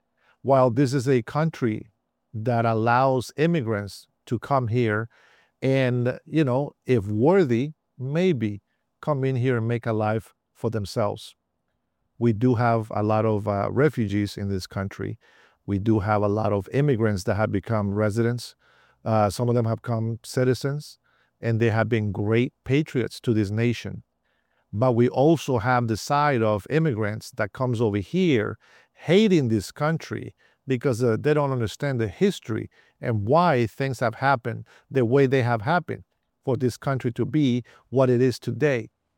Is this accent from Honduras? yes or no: yes; Honduras; I'm from Honduras, Central America, and we have had good and bad history.